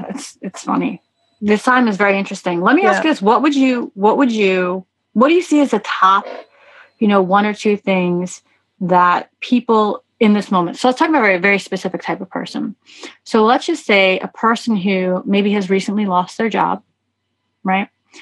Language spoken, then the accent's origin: English; New York, United States; I'm a New Yorker.